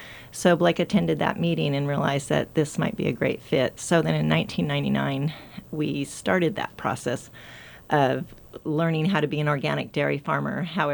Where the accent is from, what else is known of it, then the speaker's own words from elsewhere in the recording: Chino, California, United States; For the first 4 years of our marriage, we actually dairied in my hometown of Chino.